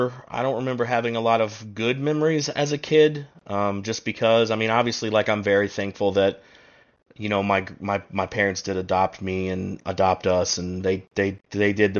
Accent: Fort White, Florida, United States; I moved from Fort White, which is where we lived. I always say Gainesville because no one knows where Fort White, Florida is.

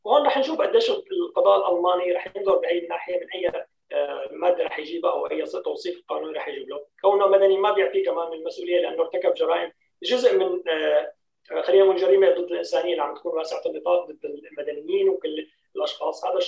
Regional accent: Syria; هذا دورنا نحن هلا عم نلعبه كسوريين

